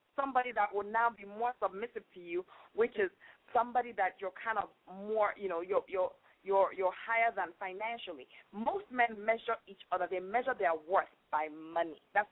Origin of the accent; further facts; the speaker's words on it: Nigeria; now in North Carolina, United States; I'm from Nigeria.